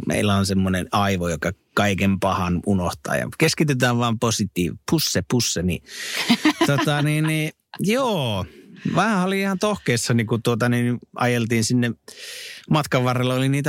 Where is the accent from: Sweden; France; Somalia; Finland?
Sweden; born there; toi Ruotsi, sehän on mun synnyinmaani